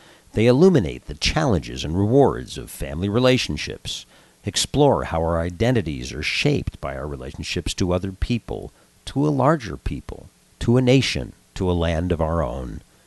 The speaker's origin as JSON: {"language": "English", "town": "Los Angeles", "region": "California", "country": "United States", "tie": "born or raised there", "said": "Still, why did any of this interest a Jewish boy growing up in Los Angeles, California, very far from the major theaters of this old conflict?"}